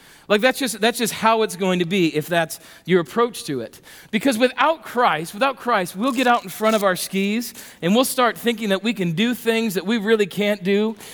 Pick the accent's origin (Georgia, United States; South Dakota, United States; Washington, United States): South Dakota, United States; So I learned to ski when I grew up in South Dakota, and so I learned to ski at Terry Peak Lodge.